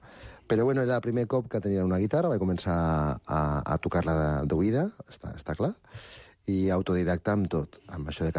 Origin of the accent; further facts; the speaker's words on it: Reus, Catalonia, Spain; moved away as an adult; now in Andorra; mons pares són de Granada i d'Almeria, i res, jo vaig néixer a Reus, van estar tota la vida doncs, a Reus, vivint allà amb ells, eren firans, feien moltes coses per tot Espanya, i fins que vaig fer 19 anys, i em va interessar Andorra